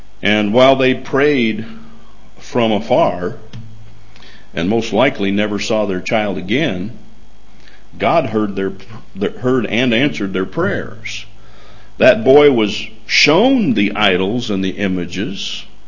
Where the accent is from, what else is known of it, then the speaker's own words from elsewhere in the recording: United States; It's very difficult for me as an American to address people living in parts of this world where liberty and freedom are little known or unknown completely.